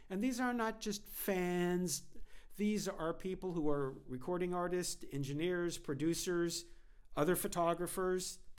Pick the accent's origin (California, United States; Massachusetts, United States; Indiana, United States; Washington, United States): California, United States; Los Angeles; listen, I'm from Los Angeles. I have a very exalted sense of my own importance here.